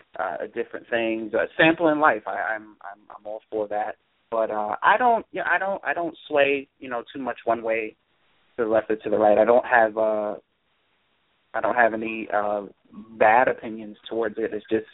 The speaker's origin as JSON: {"language": "English", "region": "the South", "country": "United States", "said": "I'm trying to manage with all this heat, but I'm from the South, so I'll manage."}